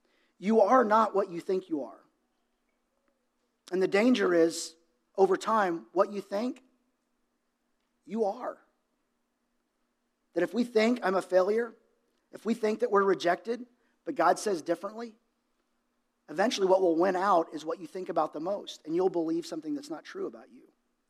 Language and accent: English; Dallas, Texas, United States; I grew up in Dallas.